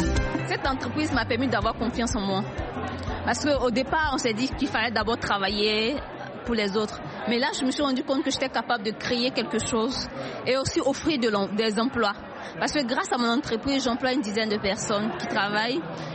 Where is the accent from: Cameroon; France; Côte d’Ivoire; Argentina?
Côte d’Ivoire; Déjà le riz, chez nous en Côte d'Ivoire, c'est plus de 2 millions de tonnes de riz qui doit être distribué.